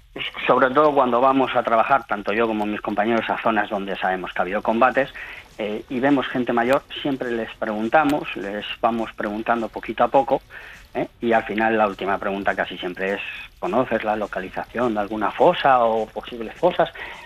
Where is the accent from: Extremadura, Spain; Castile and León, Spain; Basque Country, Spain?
Basque Country, Spain; Amorebieta; precisamente en mi pueblo, en Amorebieta.